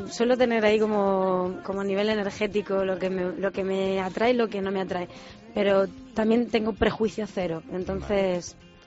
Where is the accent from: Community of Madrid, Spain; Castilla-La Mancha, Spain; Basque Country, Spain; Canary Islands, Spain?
Castilla-La Mancha, Spain; Letur; El pueblo de mi padre, es que luego, claro, siempre nombro Letur, que es donde más me cría.